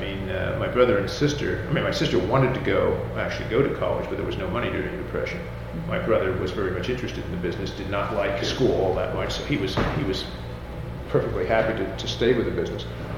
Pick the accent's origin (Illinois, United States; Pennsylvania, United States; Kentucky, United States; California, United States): Pennsylvania, United States; born there; I was born in Lancaster County, December 10th, 1933.